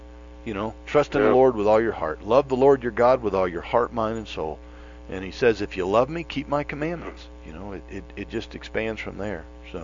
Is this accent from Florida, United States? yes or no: yes; Florida, United States; this is what it was like growing up in Florida. You know, we used to dig ditches and cut grass in this kind of temperature.